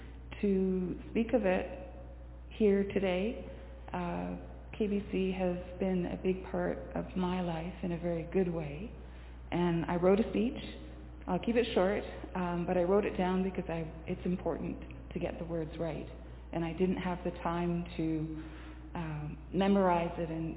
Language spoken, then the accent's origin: English; Old Massett, British Columbia, Canada; born there; I was born in Old Bassett on Haida Gwaii, the unceded territory of the Haida Nation.